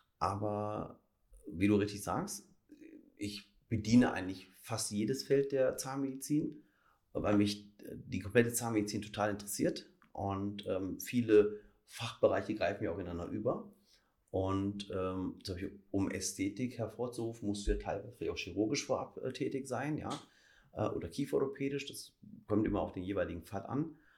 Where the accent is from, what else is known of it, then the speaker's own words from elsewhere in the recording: North Rhine-Westphalia, Germany; ich bin halt aus dem Ruhrgebiet, aus dem tiefsten Pott.